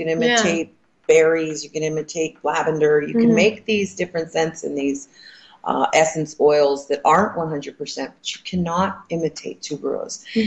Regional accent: Hawaii, United States; I grew up in Hawaii and I've been here ever since.

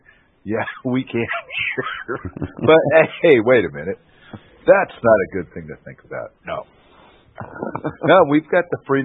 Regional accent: United States; accent: American; and here I am with my American accent.

